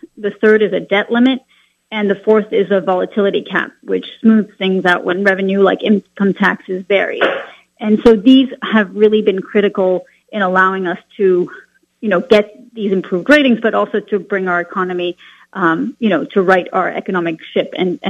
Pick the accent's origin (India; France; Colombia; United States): France; English is a second language; when I grew up in France, America, was always a beacon of freedom